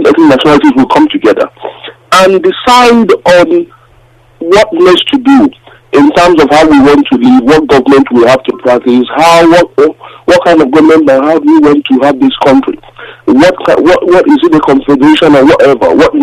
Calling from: London, United Kingdom; I'm calling from London.

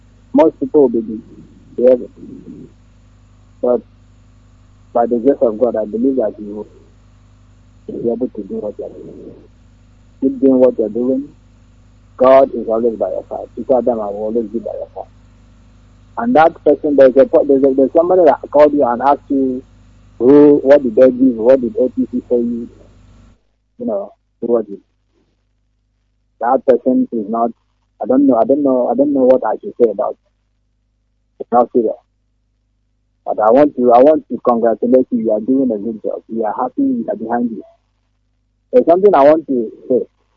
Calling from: Aba, Abia, Nigeria; From Aba. From Aba.

